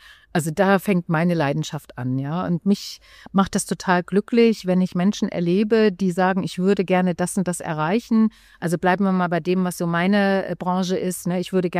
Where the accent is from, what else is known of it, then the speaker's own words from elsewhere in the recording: East Germany, Germany; Ich bin in der DDR aufgewachsen